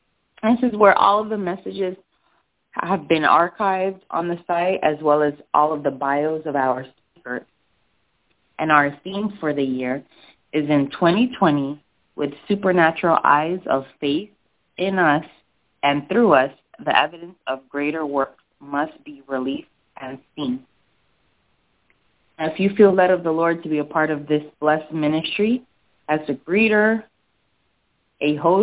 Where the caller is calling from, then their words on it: Snellville, Georgia, United States; I am greeting you from Snellville, Georgia.